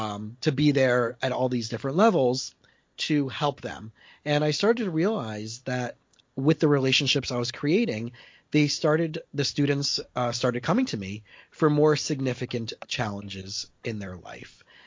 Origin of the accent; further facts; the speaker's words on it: Miami, Florida, United States; And I came back to South Florida, where I grew up in Miami, Fort Lauderdale area.